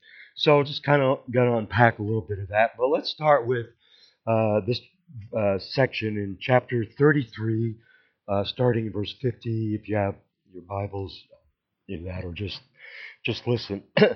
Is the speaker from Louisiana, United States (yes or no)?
no; New York, United States; So, I'm a New York Jew, and she's a Mississippi redneck. And we met and married in Colorado.